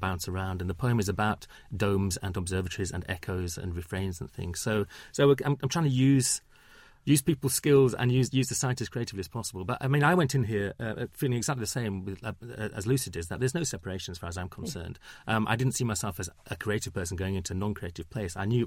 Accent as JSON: {"language": "English", "town": "Huddersfield", "region": "Yorkshire and the Humber", "country": "United Kingdom", "tie": "born or raised there", "said": "I grew up in Huddersfield, our house is in front of a very large recreational area which was unlit"}